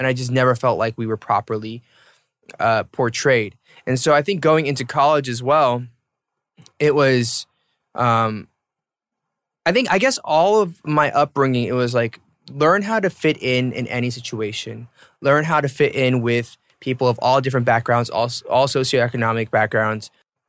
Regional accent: Atlanta, Georgia, United States; So I was born and raised in Atlanta, and people who have been keeping up with my career know that I always felt like I was never properly represented in mainstream media

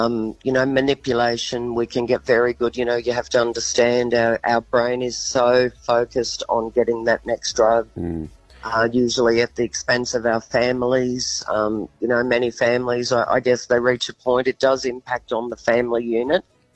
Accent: Australia; especially as an Australian

